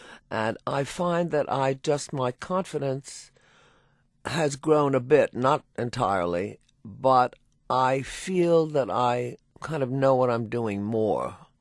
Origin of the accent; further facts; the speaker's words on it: New York, United States; I'm a New Yorker, you know, surrounded by tall buildings.